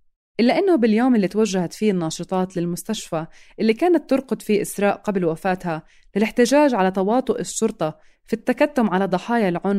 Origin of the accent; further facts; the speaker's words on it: Palestine; هذا الحراك اللي ما كان إلا بنطاق المنطق بالنسبة لإلنا كفلسطينيين